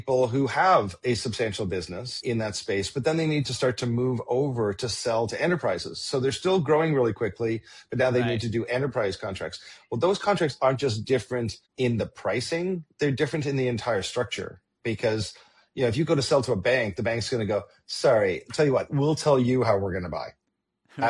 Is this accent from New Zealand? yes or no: no; Canada; I'm a Canadian. I actually live in Toronto.